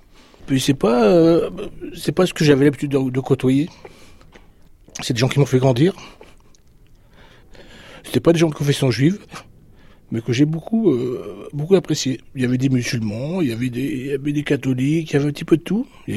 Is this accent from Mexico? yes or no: no; Algeria; Moi, parce que moi, je suis originaire d'Algérie.